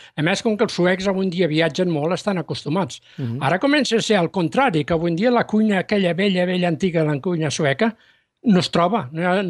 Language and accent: Catalan; La Vilella Baixa, Catalonia, Spain; Que jo me recordo que quan érem petits a la Vilella Baixa, quan anava a dormir